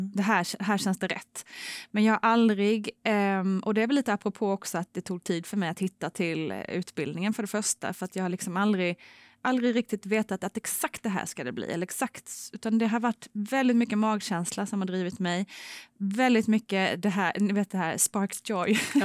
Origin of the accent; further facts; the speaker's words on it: Älmhult, Kronoberg County, Sweden; jobbade på IKEA naturligtvis, jag är från Älmhult.